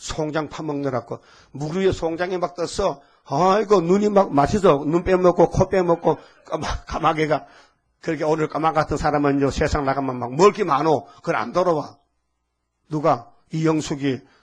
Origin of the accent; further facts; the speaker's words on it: Uiseong, North Gyeongsang, South Korea; 내 고향의 의성이요. 의로운 성읍이 의성이라는 거예요. 경상북도 의성군, 다인면은, 아주 얼굴이 많은 사람들이 사는 데가 다인면이요.